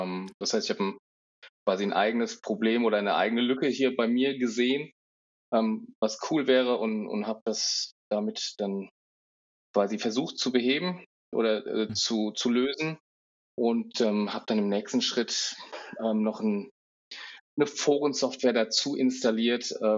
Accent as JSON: {"language": "German", "town": "Bad Kreuznach", "region": "Rhineland-Palatinate", "country": "Germany", "said": "hier über dem Fahrradfahren in Bad Kreuznach später, hier wo ich herkomme"}